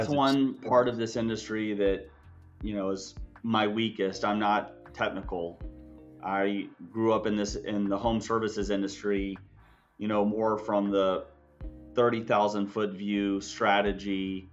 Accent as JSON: {"language": "English", "town": "Memphis", "region": "Tennessee", "country": "United States", "tie": "born or raised there", "said": "So I was born and raised here in Memphis, Tennessee, and went to school in New York City, which was an awesome place to go to college."}